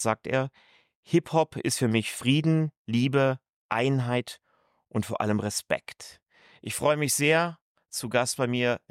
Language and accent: German; Cologne, North Rhine-Westphalia, Germany; Ich habe einen dunkelhäutigen Vater aus Afrika, bei mir Ägypten. Obwohl ich hier groß geworden bin, gebürtiger Kölner